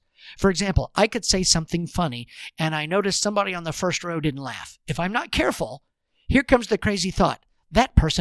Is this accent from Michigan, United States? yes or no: no; Georgia, United States; I'm kind of a redneck. I'm from Georgia.